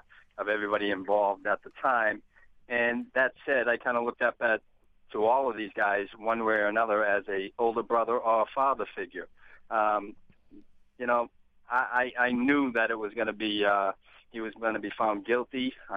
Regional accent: Boston, Massachusetts, United States; as a young kid growing up in the projects and growing up in South Boston, I got involved in criminal activities.

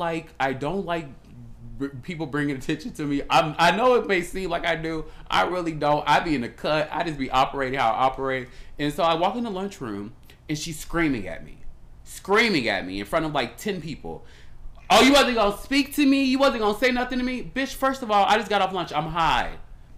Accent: Chicago, Illinois, United States; But I also kind of realized that we grew up in the Midwest. In the Midwest, we kind of like a lot more friendlier than people give us credit for. I know we always be like, we're from Chicago and all this other shit.

